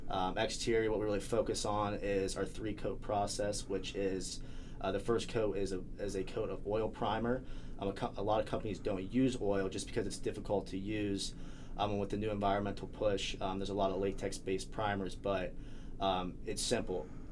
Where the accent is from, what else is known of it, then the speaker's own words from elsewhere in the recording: Zanesville, Ohio, United States; So I'm from Zanesville, so I'll go out to Zanesville.